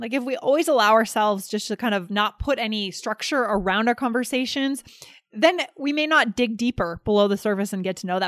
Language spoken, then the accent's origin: English; East Coast, United States; it's so different from what I'm used to from the East Coast.